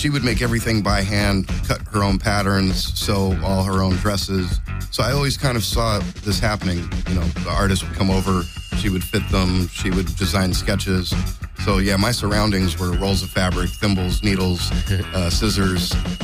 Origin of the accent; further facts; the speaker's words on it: Los Angeles, California, United States; Yeah, born and raised in L.A., kind of the Hollywood area.